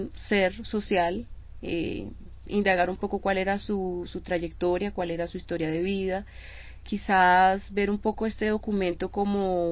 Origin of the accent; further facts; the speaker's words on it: Colombia; la imagen que como colombianos tenemos